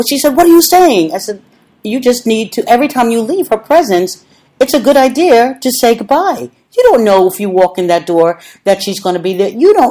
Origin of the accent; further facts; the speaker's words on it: New York, United States; Of course, I'm from New York.